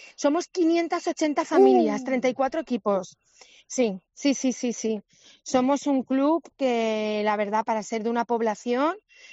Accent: Spain; avergonzamos de decir que somos españoles

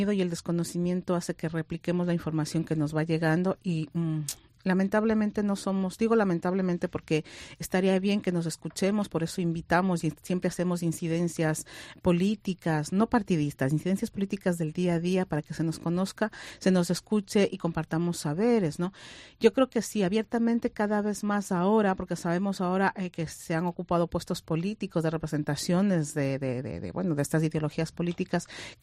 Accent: Galicia, Spain; soy gallega retornada.

